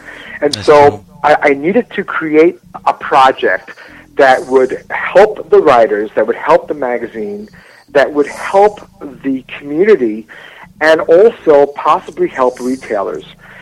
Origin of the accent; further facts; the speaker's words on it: New York, United States; I arrived in New York last night, and it's great. I'm from New York, and I always love being here, and coming back is just great.